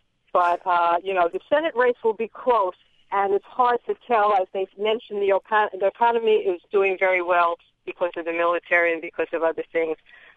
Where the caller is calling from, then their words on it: Newport News, Virginia, United States; I'm calling from Newport News, Yorktown.